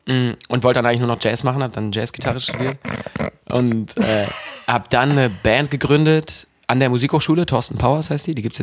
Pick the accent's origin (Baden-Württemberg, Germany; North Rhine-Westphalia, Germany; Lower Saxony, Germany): Lower Saxony, Germany; Göttingen; Ich komme aus Göttingen.